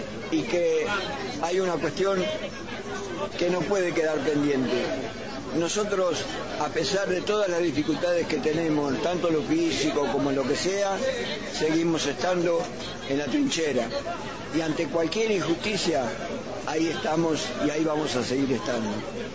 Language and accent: Spanish; Argentina; Yo, como ciudadano argentino, hoy puedo decir que he vuelto a creer en la justicia nuevamente.